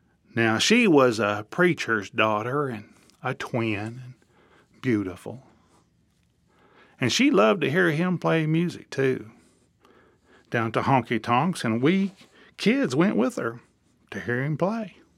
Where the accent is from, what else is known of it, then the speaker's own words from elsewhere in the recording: Borger, Texas, United States; born there; I was born in Borger, Texas. Now, Borger, Texas is an oil field boom town.